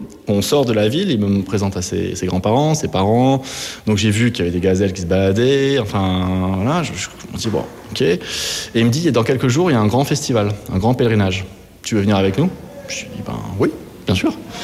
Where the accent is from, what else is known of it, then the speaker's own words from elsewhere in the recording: Grand Est, France; C'est alsacien. Je suis d'Alsace